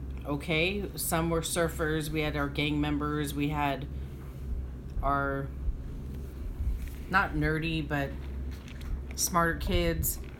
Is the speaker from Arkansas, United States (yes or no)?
no; Garden Grove, California, United States; In Garden Grove, California.